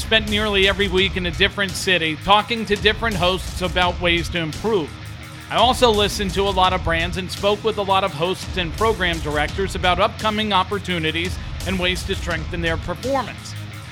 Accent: New York, United States; I was offered a chance to produce for my hometown radio station, WFAN.

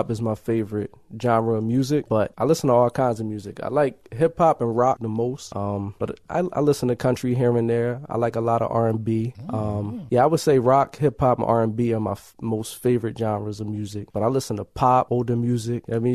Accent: Philadelphia, Pennsylvania, United States; But basically, I'm an artist from Philadelphia.

